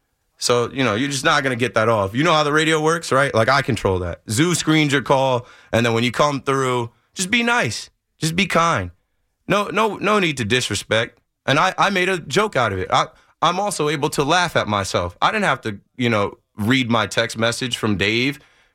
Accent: New Jersey, United States; And I just said, ha, never heard of it. I'm from Jersey, bro.

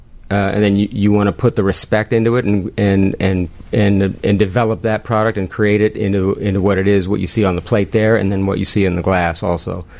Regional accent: Chicago, Illinois, United States; I did evolve into that role. I'm from Chicago.

